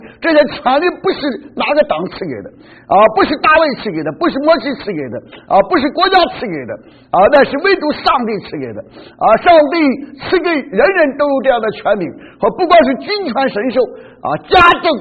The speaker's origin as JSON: {"language": "Chinese", "country": "China", "said": "所以弟兄姊妹啊，为什么我们中国人几千年来不明白宪政啊？"}